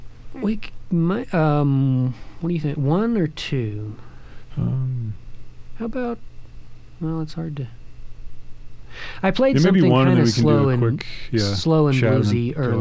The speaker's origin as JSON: {"language": "English", "region": "Texas", "country": "United States", "tie": "born or raised there", "said": "Growing up in Texas, I got to hear a lot of blues. My uncle was a blues musician in Texas."}